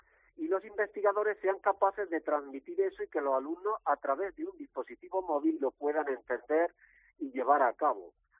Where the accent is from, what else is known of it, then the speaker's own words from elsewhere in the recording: Spain; moved away; pero yo soy español. Me formé en mi país